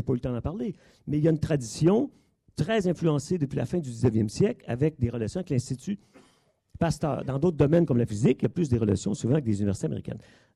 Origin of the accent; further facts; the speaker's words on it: Quebec City, Quebec, Canada; Je suis un originaire de Québec